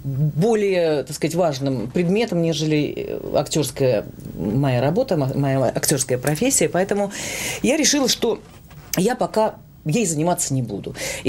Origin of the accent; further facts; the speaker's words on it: Russia; moved away as an adult; now in London, United Kingdom; я, когда уезжала из России, то есть я совершенно даже и не собиралась оттуда уезжать, отсюда уезжать, я совершенно банальным образом вышла замуж, и поэтому переместилась вот в Лондон